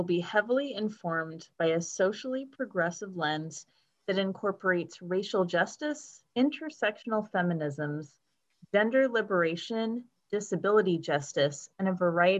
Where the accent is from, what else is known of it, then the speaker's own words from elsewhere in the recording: United States; I am an American person who identifies as white.